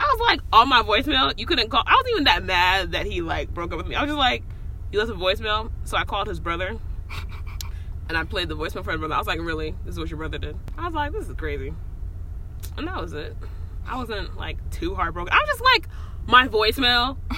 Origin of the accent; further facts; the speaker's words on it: Atlanta, Georgia, United States; I was like, oh, I'm from Atlanta too.